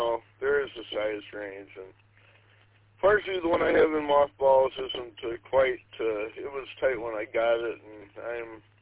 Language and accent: English; Gaylord, Michigan, United States; now in Indian River, United States; I rent a fairly cheap cabin up here in Indian River, quiet town. Suits me well. I grew up in Gaylord, just my former hometown, but too busy for me at this point.